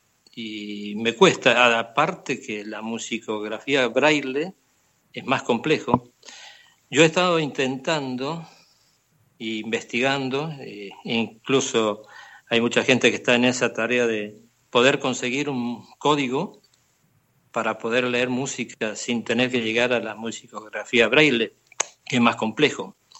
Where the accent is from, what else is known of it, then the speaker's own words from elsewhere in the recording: Argentina; moved away as an adult; now in Barcelona, Spain; No, resido en Barcelona hace 22 años, pero procedo de Argentina. Hice toda la carrera musical en Argentina.